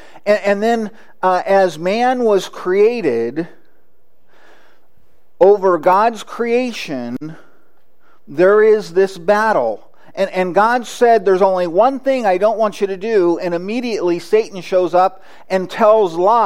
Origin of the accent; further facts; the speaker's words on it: California, United States; It's kind of like growing up in California, one of the trees that was in the area was oak trees.